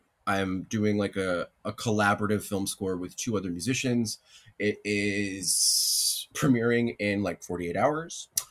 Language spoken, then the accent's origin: English; Glens Falls, New York, United States; the place where I grew up in Glens Falls, New York, upstate New York, we lived close to I-87